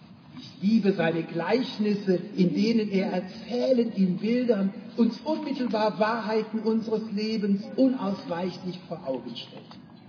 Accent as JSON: {"language": "German", "region": "Rhineland", "country": "Germany", "tie": "born there", "said": "38 Jahre. Ich bin ein paar Jahre, obwohl als Rheinländer geboren, bei den Schwaben."}